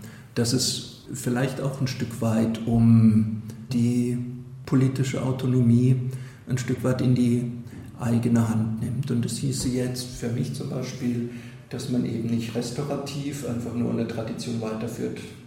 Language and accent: German; Southwest Germany, Germany; Also ich komme hier aus dem Südwesten, hier gibt es keine Schützenfeste.